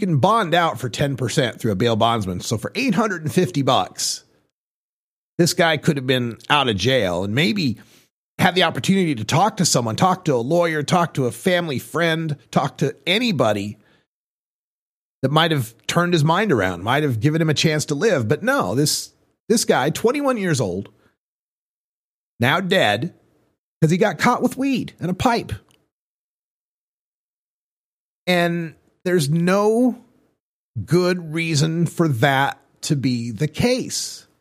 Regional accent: Idaho, United States; I grew up in Idaho as a stoner

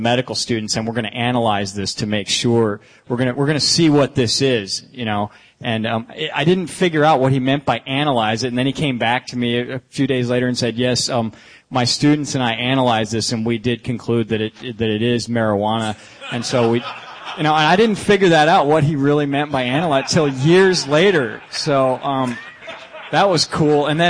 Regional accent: Iowa, United States; I'm here as somebody who tried it when I was 14 years old, growing up in Iowa.

